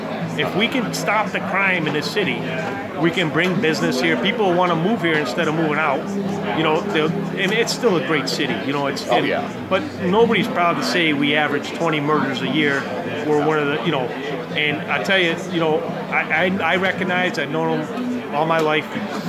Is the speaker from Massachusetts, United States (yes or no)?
yes; Springfield, Massachusetts, United States; Well, I grew up in Forest Park all my life and been a Springfield resident, partly in South End in Forest Park, single mother